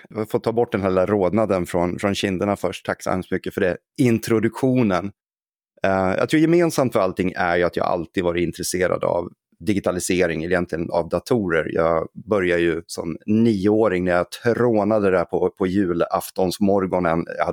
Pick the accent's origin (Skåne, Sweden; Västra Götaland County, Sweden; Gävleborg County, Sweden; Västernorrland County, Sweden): Gävleborg County, Sweden; Gävle; moved away as an adult; now in Stockholm, Sweden; Och sen så flyttade jag till Stockholm. Jag är Gävlebo från början. Så när jag var 20 år